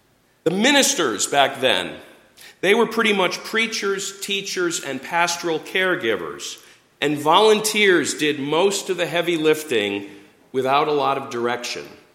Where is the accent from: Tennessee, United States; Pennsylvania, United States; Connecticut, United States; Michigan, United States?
Connecticut, United States; Stratford; I grew up in the First Congregational Church of Stratford, Connecticut, where I was baptized and confirmed and ordained.